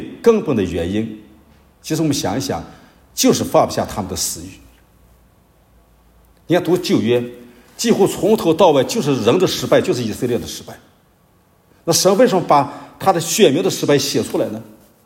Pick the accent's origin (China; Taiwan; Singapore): China; 但实际上呢，人是有灵魂的，特别我们中国人，我们的文化告诉我们人是有灵魂的。